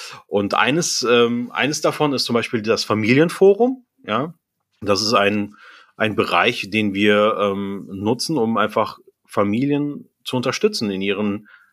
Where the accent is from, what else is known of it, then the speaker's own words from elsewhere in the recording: Bonn, North Rhine-Westphalia, Germany; also born or lived in Salzburg, Austria; komme ja aus Deutschland, aus Bonn, bin ich dort groß geworden, habe 10 Jahre in Österreich gelebt, in Salzburg, habe dort als Pastor gearbeitet, habe dort aber auch noch studiert und bin dann 2018 nach Nordrhein-Westfalen gekommen